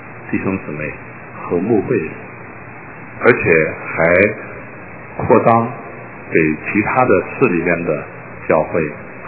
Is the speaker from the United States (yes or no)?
yes; United States; 我简直不敢跟别人说我是美国来的